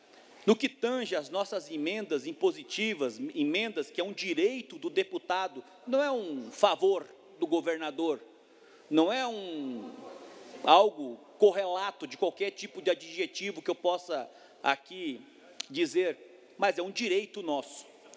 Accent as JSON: {"language": "Portuguese", "town": "Lages", "region": "Santa Catarina", "country": "Brazil", "said": "Na minha terra, que é Lages"}